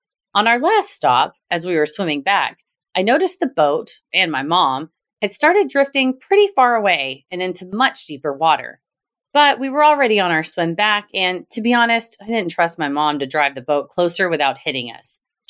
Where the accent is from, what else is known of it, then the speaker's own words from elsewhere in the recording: California, United States; My mom came to visit a couple times the first year I lived in Atlanta, and growing up in SoCal, lake life wasn't really something we got to experience often.